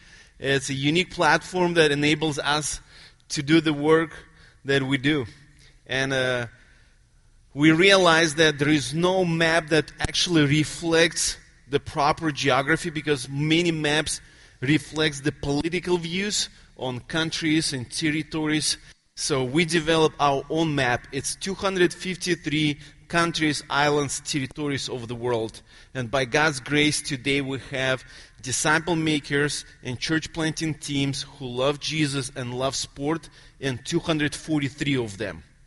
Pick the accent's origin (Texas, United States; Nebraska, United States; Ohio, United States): Texas, United States; accent: East Texas; You may recognize my East Texas accent.